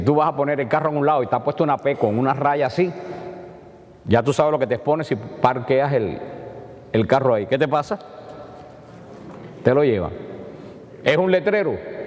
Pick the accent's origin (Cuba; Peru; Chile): Cuba; en mi pueblo en Cuba